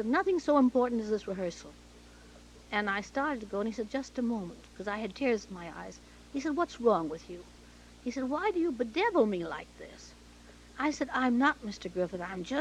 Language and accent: English; Canada; born there; I was born in Canada, and at that time had rather a harsh R.